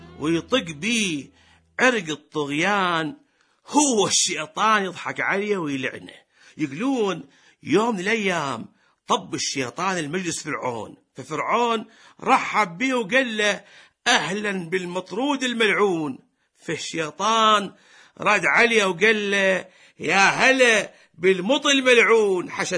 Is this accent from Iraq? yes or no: yes; Iraq; انت عراقيين وإحنا عراقيين،